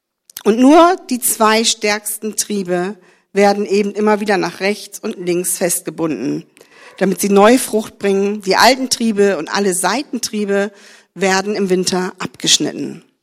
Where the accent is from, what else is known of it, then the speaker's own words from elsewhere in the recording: Neumünster, Schleswig-Holstein, Germany; zwischen 28 und 29 Jahren war ich in der Pfalz, war ich dem Norden abtrünnig, weil ich bin ja Schleswig-Holsteinerin, ich bin in Neumünster geboren.